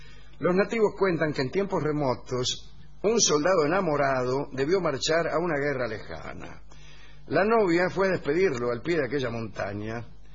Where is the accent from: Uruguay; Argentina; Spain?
Argentina; Rosario, Santa Fe; de Rosario